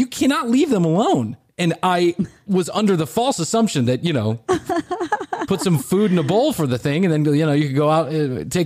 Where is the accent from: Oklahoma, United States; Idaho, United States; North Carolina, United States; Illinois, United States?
Illinois, United States; Chicago; We're big Cubs fans. We come from Chicago.